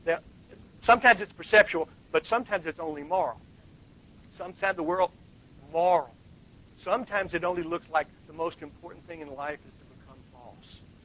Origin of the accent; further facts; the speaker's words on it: the South, United States; and I grew up in the South, so I'd never seen a team of sled dogs